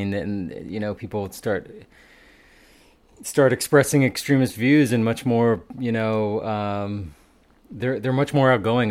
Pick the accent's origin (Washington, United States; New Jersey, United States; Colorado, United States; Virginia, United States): Virginia, United States; Roanoke; I was born in southwestern Virginia, like Roanoke.